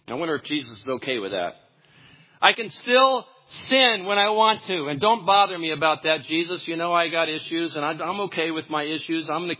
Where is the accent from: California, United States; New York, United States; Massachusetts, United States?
California, United States; I came from Southern California. I say that out loud with some hesitation.